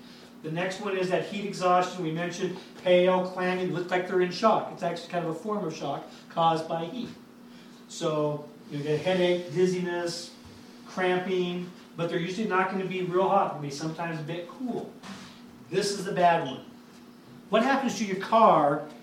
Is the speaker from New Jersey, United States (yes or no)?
no; Wenatchee, Washington, United States; like I mentioned, I'm from Wenatchee. Over here in Eastern Washington.